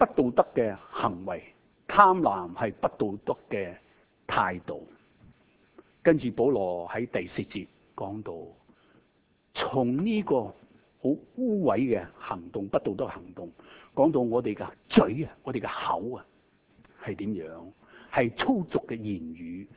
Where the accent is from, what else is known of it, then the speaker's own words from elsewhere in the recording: Hong Kong; 我最记得喺香港细个嗰阵时去街市买嘢